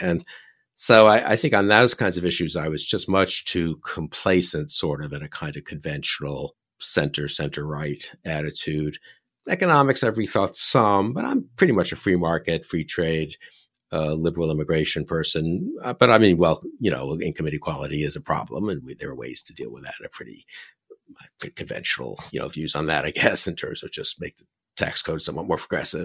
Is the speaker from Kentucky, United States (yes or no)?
no; New York, United States; And also, I'm from New York.